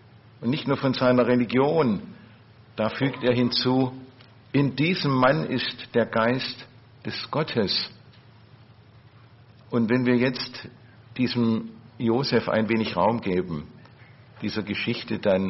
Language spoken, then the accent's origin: German; Baden-Württemberg, Germany; So als Schwabe hat man da mit Englisch immer seine Not.